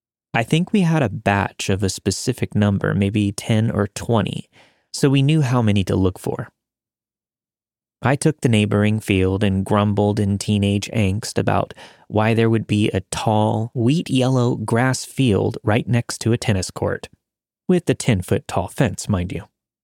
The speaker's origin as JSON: {"language": "English", "region": "New York", "country": "United States", "tie": "born or raised there", "said": "I grew up in Long Island, New York."}